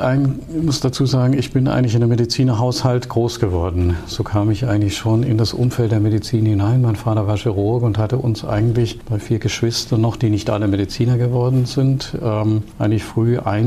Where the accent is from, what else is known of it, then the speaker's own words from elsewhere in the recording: Baden-Württemberg, Germany; Ja, ich bin ja auf der Schwäbischen Alb aufgewachsen